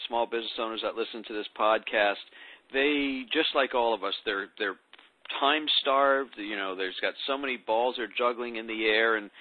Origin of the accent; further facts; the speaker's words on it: New England, United States; We're both from New England.